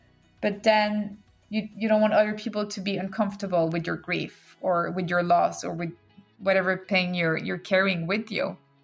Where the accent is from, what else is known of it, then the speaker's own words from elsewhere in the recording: Geneva, Switzerland; also born or lived in London / Brazil; now in New York, United States; I grew up in Geneva, Switzerland. I've been around a lot. I lived in London for a few years. Then I lived in Brazil for 10 years. And now I've been living in New York for the past 5 years and a half.